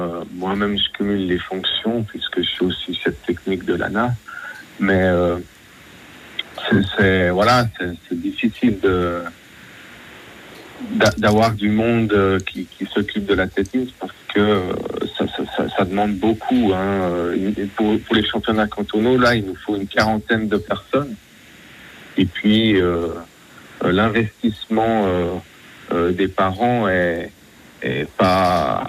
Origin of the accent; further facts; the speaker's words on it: Neuchâtel, Switzerland; les jeunes chez nous à Neuchâtel, et pas après lycée.